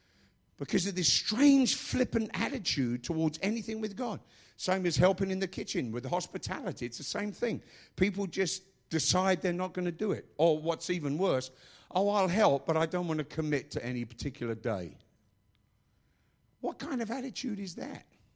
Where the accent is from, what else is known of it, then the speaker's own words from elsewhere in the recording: England, United Kingdom; I'm English.